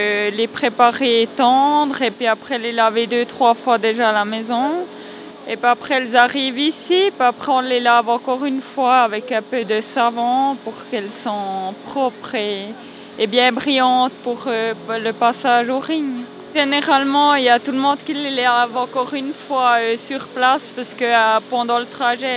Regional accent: Pré-des-Rires, Bern, Switzerland; puis je viens du Pré-des-Rires. C'est entre Moutiers et Bellelay.

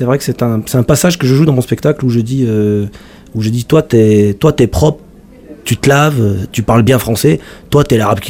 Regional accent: Grand Est, France; j'ai vu quand j'ai grandi en Alsace

